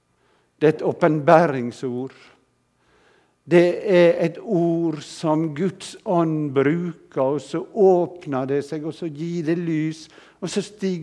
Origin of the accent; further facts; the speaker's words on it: Vestland, Norway; Akkurat så vi har Hordaland der nede en eller annen plass, der jeg kommer ifra